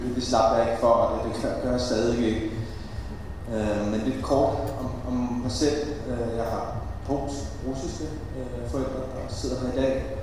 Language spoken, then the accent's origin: Danish; Hvidovre, Capital Region of Denmark, Denmark; Og jeg voksede op i Hvidovre uden for København